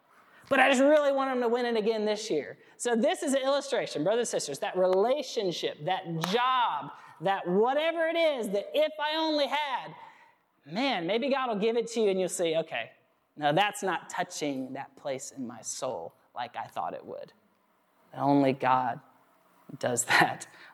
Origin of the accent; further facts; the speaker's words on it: Alabama, United States; I grew up in Alabama.